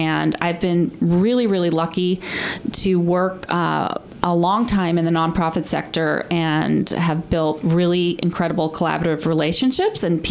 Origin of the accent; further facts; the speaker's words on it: Sonoma, California, United States; I grew up in the area. I grew up actually in Sonoma and commuted over to Justin Siena a high school and then lived in different parts of the Bay Area and 30 years ago moved from San Francisco to Napa.